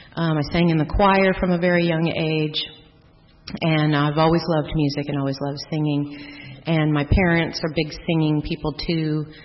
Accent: California, United States; born there; I was born on April 10th, 1968 in, yes, I'm 40, and that was in Southern California.

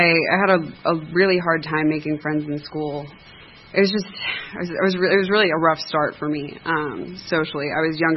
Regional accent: Atlanta, Georgia, United States; I was born and raised in Atlanta, in Cobb County, actually.

